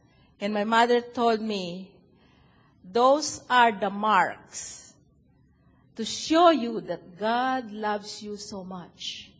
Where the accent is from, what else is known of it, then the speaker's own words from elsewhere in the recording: Philippines; English is a second language; I'm a Filipino, you can tell, because of my nose.